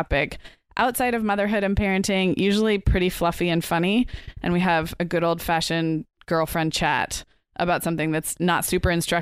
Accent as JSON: {"language": "English", "town": "Santa Barbara", "region": "California", "country": "United States", "tie": "born or raised there", "said": "We are together in my hometown of Santa Barbara."}